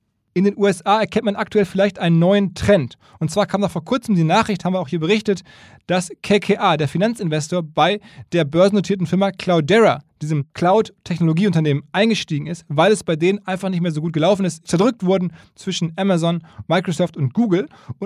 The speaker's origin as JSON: {"language": "German", "town": "Essen", "region": "North Rhine-Westphalia", "country": "Germany", "tie": "born or raised there", "said": "die Firma Evonik, ein Spezialchemiehersteller mittlerweile aus Essen, aus meiner Heimatstadt. Ich habe früher, als sie noch Ruhrkohle AG hießen, dort mal ein Praktikum gemacht."}